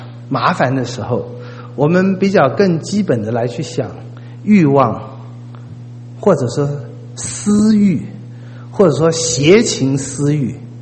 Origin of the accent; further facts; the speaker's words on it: China; 跟我们中国人的好面子不一样。